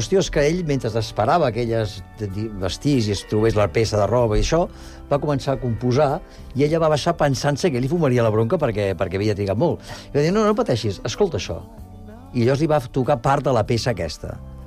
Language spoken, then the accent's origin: Catalan; Barcelona, Catalonia, Spain; perquè jo vinc de Gràcia, eh?